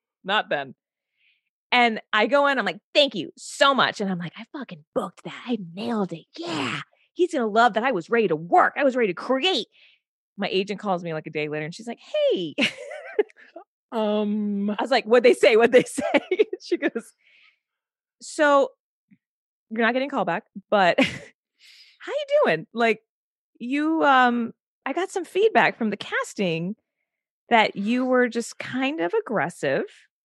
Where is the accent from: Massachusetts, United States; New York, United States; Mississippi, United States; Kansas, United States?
New York, United States; I love that part about being a New Yorker where you're just like, "You're so busy."